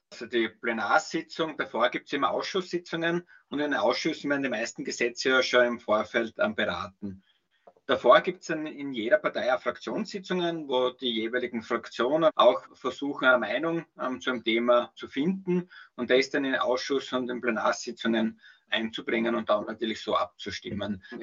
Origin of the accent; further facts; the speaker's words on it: Styria, Austria; Ich komme aus der Obersteiermark.